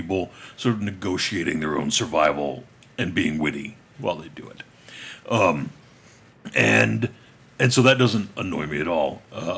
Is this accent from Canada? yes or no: no; United States; Because I'm American.